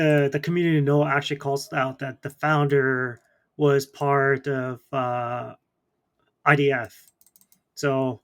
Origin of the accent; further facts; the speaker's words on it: Canada; So like as a Canadian selling into the US